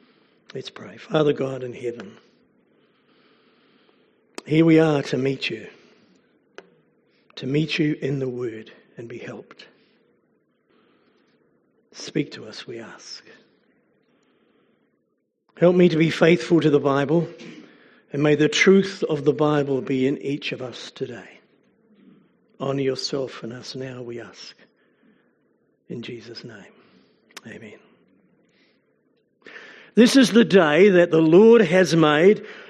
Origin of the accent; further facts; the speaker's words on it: Wellington, New Zealand; I was born and bred in Wellington